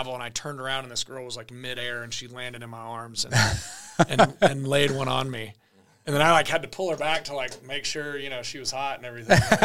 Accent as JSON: {"language": "English", "town": "Knoxville", "region": "Tennessee", "country": "United States", "said": "I'm from Knoxville."}